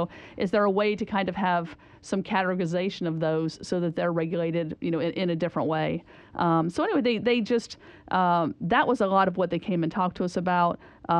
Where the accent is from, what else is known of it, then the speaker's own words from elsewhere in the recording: Athens, Ohio, United States; in my hometown of Athens, Ohio, they have rental registries.